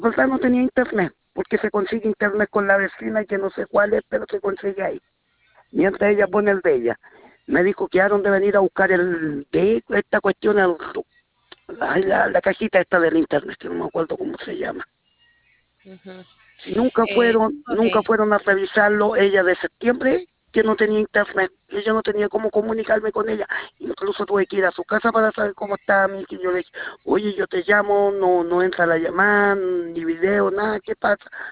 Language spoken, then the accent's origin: Spanish; Santiago, Santiago Metropolitan Region, Chile; Yo soy de acá de Santiago y ella es la de Lampa.